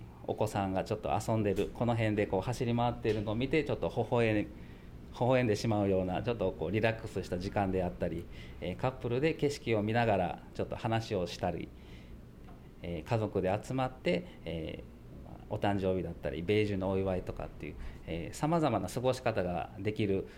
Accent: Okinawa, Japan; 僕は沖縄の出身なんですが、はい、沖縄にいる時に北野さんの娘と知り合いまして、それで結婚して沖縄で生活をしていたんですけども

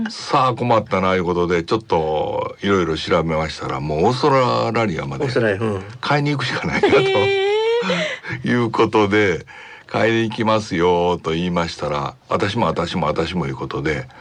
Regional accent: Kan'onji, Kagawa, Japan; 私はね四国の香川県の一番西サイドで、はい、愛媛県との県境、今観音寺市というとこなんですけど、

